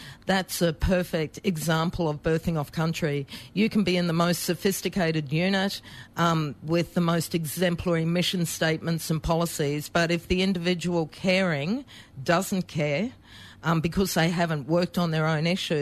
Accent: Queensland, Australia; born there; I was born on Wakka Wakka land, and my grandmother is from North Queensland. Her land was Yuri land.

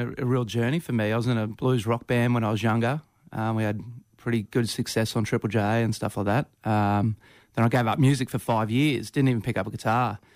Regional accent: Queensland, Australia; born there; Even though I was born in Queensland. My parents moved up here in, I think, 75, 76.

